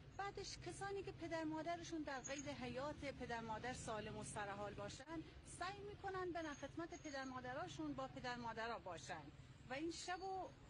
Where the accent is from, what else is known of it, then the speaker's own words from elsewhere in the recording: Kermanshah, Iran; now in Urmia, Iran; نه خیر، من بچه ارومیه نیستم، خودم اصلیتم مال کرمانشاه است، ولی ارومیه زندگی میکنم، خیلی وقت اینجا زندگی میکنم.